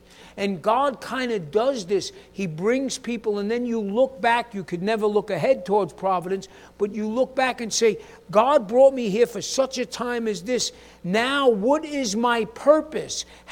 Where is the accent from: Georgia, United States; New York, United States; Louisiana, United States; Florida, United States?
New York, United States; New York City; Harlan's from Minnesota, I'm from New York City, right?